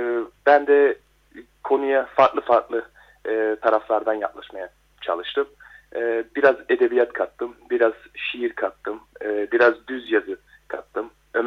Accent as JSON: {"language": "Turkish", "country": "Germany", "tie": "born or raised there", "said": "Evet. Doğma büyüme Almanyalıyım. Birkaç senedir Münih Üniversitesi Hukuk Fakültesi'nde eğitim görüyorum."}